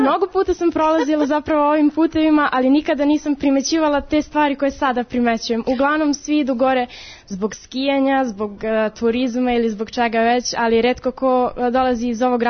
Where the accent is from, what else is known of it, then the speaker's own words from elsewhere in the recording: Brus, Rasina District, Serbia; dolazim iz Brusa, što je veoma blizu Kopaonika